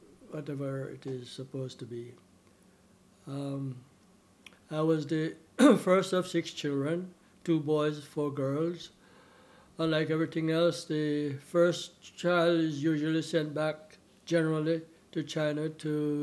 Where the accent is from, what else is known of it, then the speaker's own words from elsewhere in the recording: Kingston, Jamaica; born there; I was born in Kingston, Jamaica, West Indies, on June the 4th, 1938.